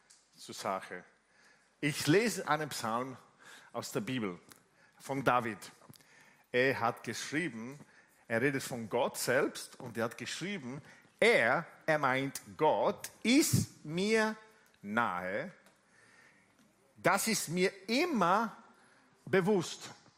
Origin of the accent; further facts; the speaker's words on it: Italy; German is a second language; Ich komme aus Italien